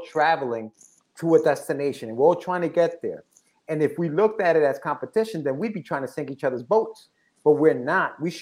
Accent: New York, United States; I'm a New Yorker, and New Yorkers understand.

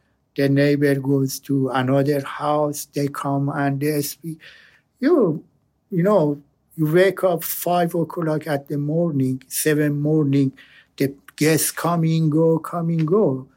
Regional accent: Australia; English is a second language; Brother, we are from the Australia.

